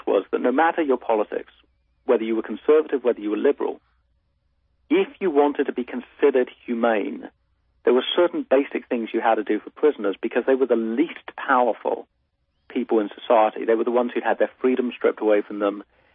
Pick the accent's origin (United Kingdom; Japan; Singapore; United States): United Kingdom; England; your listeners will realize I'm from England originally.